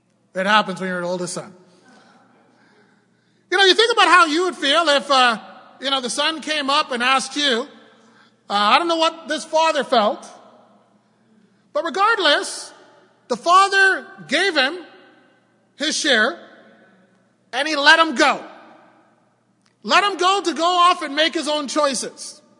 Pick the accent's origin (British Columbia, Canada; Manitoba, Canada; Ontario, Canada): Ontario, Canada; Toronto; I grew up in Toronto in a rough neighborhood.